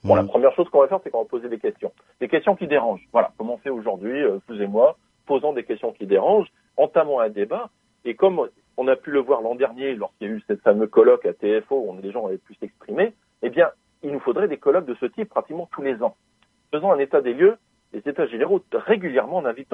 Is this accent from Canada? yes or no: no; France; moi je suis originaire de France